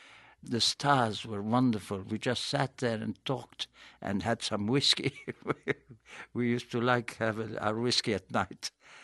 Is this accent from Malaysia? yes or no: no; Egypt; English is a second language; I came from Egypt. I could believe myself at talking to this brilliant, extraordinary good director.